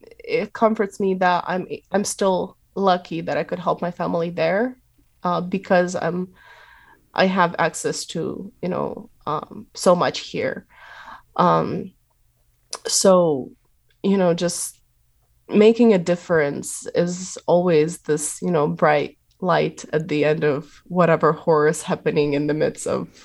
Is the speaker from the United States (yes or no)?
no; Zaporizhzhia, Zaporizhzhia Oblast, Ukraine; And I come from Zaporizhia. So it's very close.